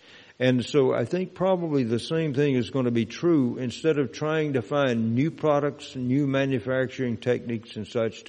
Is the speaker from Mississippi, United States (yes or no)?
yes; Mississippi, United States; an older man from my hometown in Mississippi